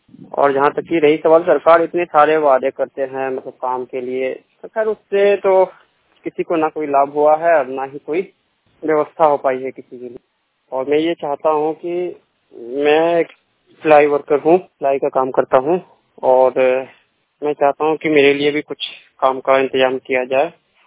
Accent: Raniganj, Bihar, India; मैं रानीगंज अररिया बिहार से हूँ

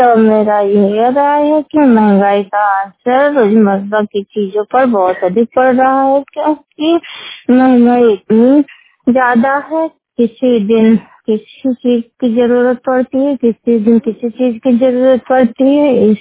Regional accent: Balrampur, Uttar Pradesh, India; now in Gwalior, India; और यहाँ पे ग्वालियर से बात कर रहे हैं। मेरा जिला बलरामपुर है।

